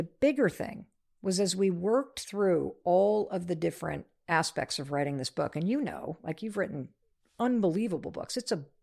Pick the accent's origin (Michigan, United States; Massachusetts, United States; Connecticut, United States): Michigan, United States; North Muskegon; When I grew up in North Muskegon, Michigan